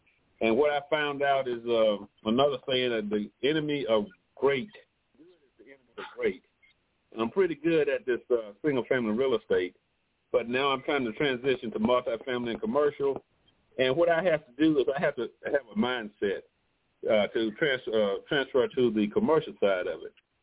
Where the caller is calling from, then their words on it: Atlanta, Georgia, United States; I'm calling from Atlanta, Georgia suburbs.